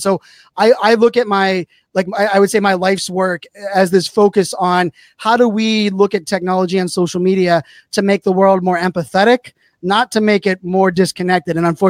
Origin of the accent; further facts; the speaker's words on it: Pittsburgh, Pennsylvania, United States; my growing up in Pittsburgh.